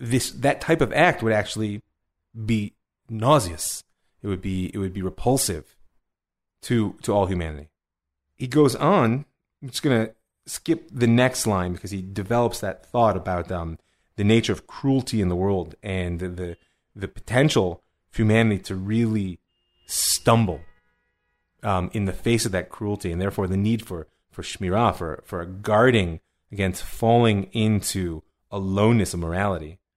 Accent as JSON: {"language": "English", "town": "Cleveland", "region": "Ohio", "country": "United States", "tie": "born or raised there", "said": "I grew up in Cleveland when the Indians were like a bad joke."}